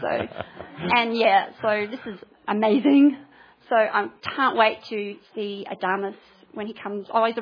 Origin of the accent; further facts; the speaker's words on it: South Australia, Australia; I think I'm incognito from Australia.